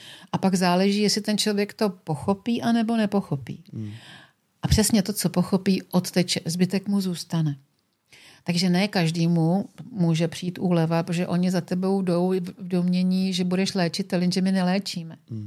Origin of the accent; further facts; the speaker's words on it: Teplice, Ústí nad Labem Region, Czechia; já nejsem odsaď, jsem z Teplic.